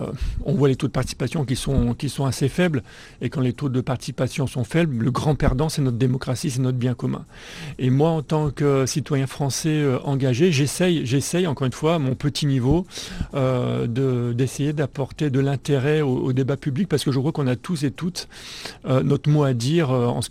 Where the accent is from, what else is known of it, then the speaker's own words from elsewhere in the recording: Casablanca, Casablanca-Settat, Morocco; je suis du Maroc, je suis né au Maroc, je suis né à Casablanca. J'ai grandi, je fais la mission française.